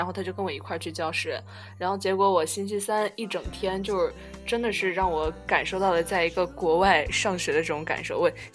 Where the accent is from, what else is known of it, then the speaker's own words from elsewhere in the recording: China; 我就说我是中国来的，